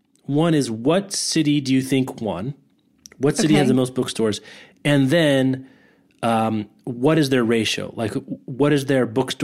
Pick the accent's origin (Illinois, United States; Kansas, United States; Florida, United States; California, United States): Kansas, United States; Lawrence; if my hometown, Lawrence, Kansas, had 15 bookstores.